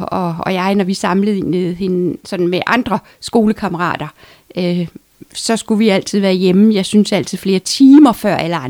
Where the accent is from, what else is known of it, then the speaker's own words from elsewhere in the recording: Vanløse, Capital Region of Denmark, Denmark; also born or lived in Nørrebro; Født på Nørrebro, flyttede vi til Vanløse.